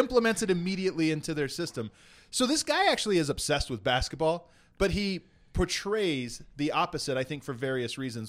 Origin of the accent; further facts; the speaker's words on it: Thornton, Colorado, United States; I'm from Denver. Yeah, I'm from Denver. I'm from Thornton. I count that as Denver. I'm a suburbs guy.